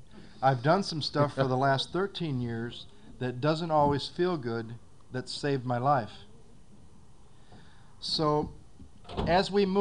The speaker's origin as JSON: {"language": "English", "town": "Battle Creek", "region": "Michigan", "country": "United States", "tie": "born or raised there", "said": "a special honor to be asked to come to my hometown, where I was born, and where I lived for a while, until they didn't want me here anymore. I also shared today at the club that I'm from Battle Creek"}